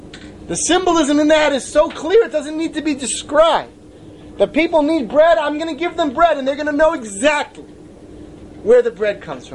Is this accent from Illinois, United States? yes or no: no; New Jersey, United States; I grew up in New Jersey and there's this place nearby called Staten Island.